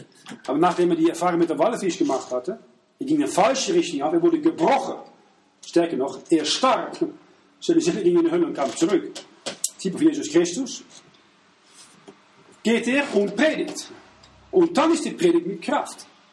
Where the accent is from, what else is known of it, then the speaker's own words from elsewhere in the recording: Amsterdam, North Holland, Netherlands; German is a second language; weit weg von Amsterdam, wo ich aufgewachsen bin